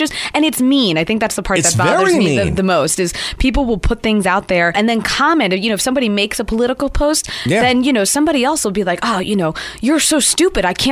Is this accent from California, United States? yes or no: no; New Jersey, United States; I grew up in the woods. I grew up in Northwest. In the woods, Northwestern New Jersey.